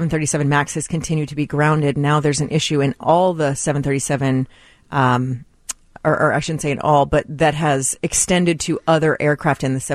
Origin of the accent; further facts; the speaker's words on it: Texas, United States; I mean, look, I grew up in Texas, so to me, it's reasonable to fly everywhere.